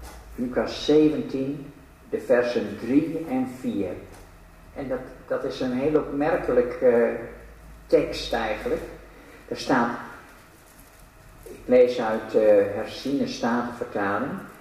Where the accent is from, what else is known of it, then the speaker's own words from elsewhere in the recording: Dokkum, Friesland, Netherlands; Ik kom zelf uit Dokkum